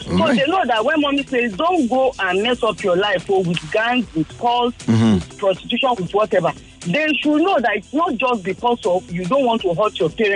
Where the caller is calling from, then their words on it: Ikeja, Lagos, Nigeria; Yeah, I'm calling from Ikeja and I'm fine.